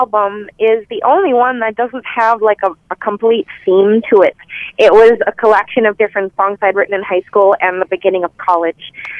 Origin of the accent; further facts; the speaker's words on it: Duluth, Minnesota, United States; I grew up in Duluth, and … he's an eye doctor